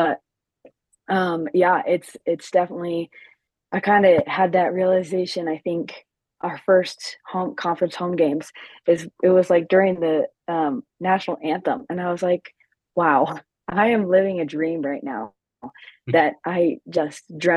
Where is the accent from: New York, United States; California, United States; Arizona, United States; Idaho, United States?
Idaho, United States; Coeur d'Alene; I'm from Coeur d'Alene, so it's not that far of a drive